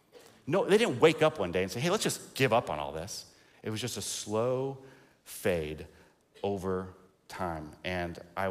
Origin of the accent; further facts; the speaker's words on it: South Carolina, United States; now in Illinois, United States; So in high school, I grew up in South Carolina, and so in the middle of January, we would have days like today that we have in Illinois in March.